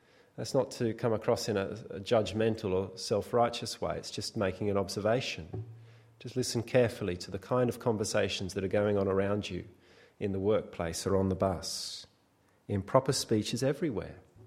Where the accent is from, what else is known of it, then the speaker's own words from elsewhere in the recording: Australia; Growing up in Australia, summer bushfires were a fairly regular occurrence.